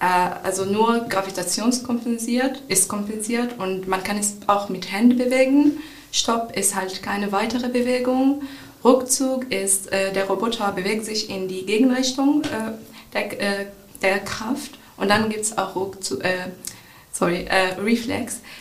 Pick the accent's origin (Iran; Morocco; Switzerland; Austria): Morocco; German is a second language; moved away as an adult; now in Hannover, Germany; Ich komme aus Marokko. Ich bin hier gekommen fürs Studium, also am Anfang nur wegen Leibniz-Universität.